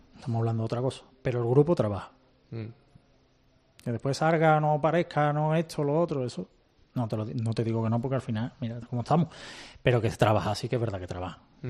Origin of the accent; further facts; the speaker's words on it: Cádiz, Andalusia, Spain; Y yo soy de Cádiz.